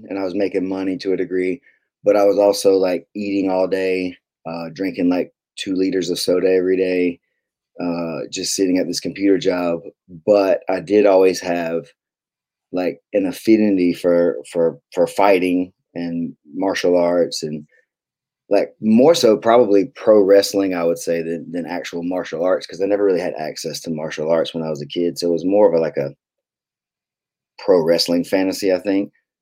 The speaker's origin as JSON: {"language": "English", "town": "Bainbridge", "region": "Georgia", "country": "United States", "tie": "born or raised there", "said": "I was in this town called Bainbridge, Georgia. That's where I grew up. It's my hometown. It's a pretty small town."}